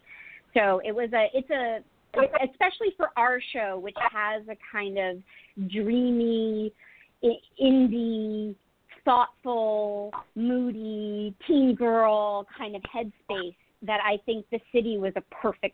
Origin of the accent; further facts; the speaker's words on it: Pennsylvania, United States; I come from Pennsylvania, which I think is sort of the East Coast sister of Oregon